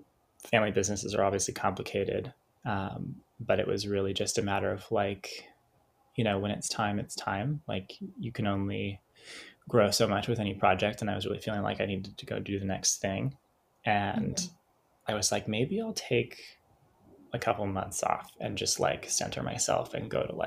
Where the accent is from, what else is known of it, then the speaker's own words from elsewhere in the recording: Kansas City, Missouri, United States; now in New York, United States; So I'm from Kansas City, actually.